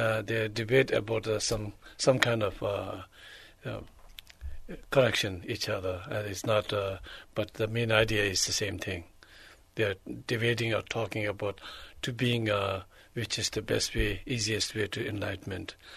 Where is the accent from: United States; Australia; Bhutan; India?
Bhutan; English is a second language; So, but I'm coming from the Bhutan as a Drukpa Kagyu lineage.